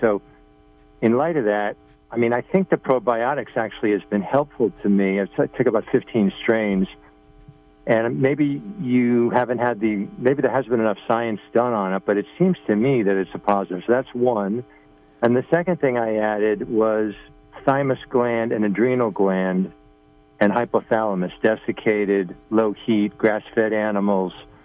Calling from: New York, United States; I'm from New York State.

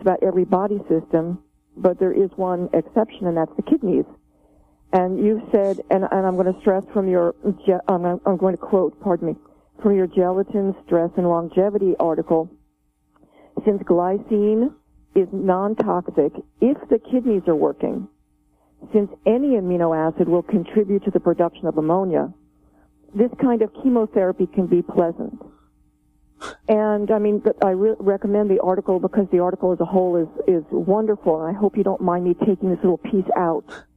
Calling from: New Jersey, United States; Oh, I'm calling from New Jersey.

